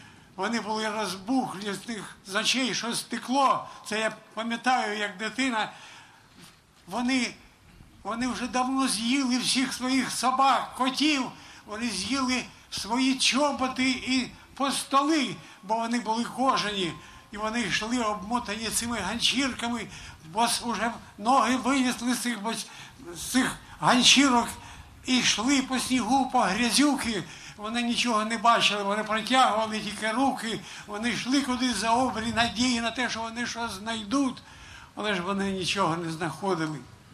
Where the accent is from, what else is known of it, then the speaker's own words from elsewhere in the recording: Donbas, Ukraine; я з Донбасу, 2 роки тому, я добре знаю, що там проходило, що там відбувалося за 65 років життя і роботи на Донбасі.